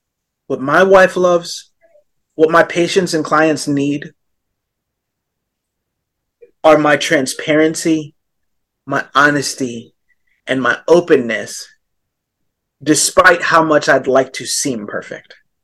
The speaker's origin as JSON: {"language": "English", "country": "United States", "said": "9/11 happens, and as an American, society said, 9/11 was a catalyst to bring the world together."}